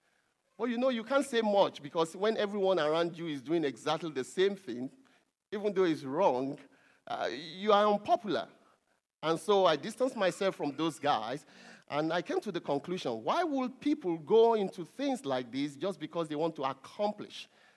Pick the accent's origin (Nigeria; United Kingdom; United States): Nigeria; moved away as an adult; I've worked for a few years in my home country, Nigeria, and then I moved to another country.